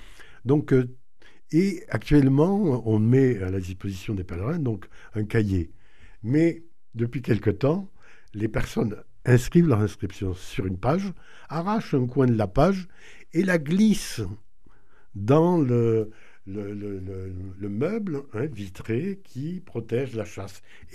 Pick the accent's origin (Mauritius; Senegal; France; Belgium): France; Pibrac, Occitanie; puisque je suis de Pibrac.